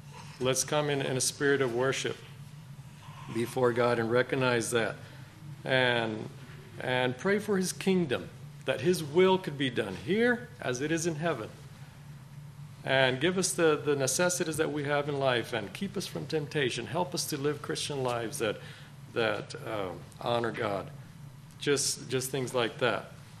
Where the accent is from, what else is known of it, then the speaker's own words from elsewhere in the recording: Costa Rica; So I grew up in Costa Rica, and there's a printing shop there.